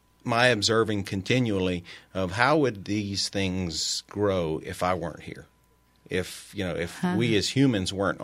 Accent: United States; I grew up between Hathaway and Jennings.

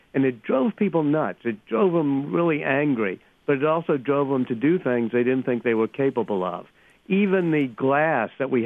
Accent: New Orleans, Louisiana, United States; Well, I'm from New Orleans. I'm used to the rain.

